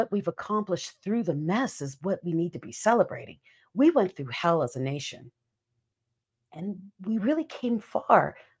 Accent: Philippines; growing up in the Philippines, I was in a very diverse culture in the Philippines with a whole bunch of, you know, military brats.

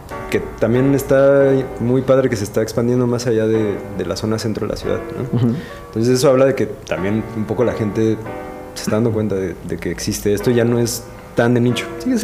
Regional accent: Mexico; porque somos de México y hay una bandera de por medio

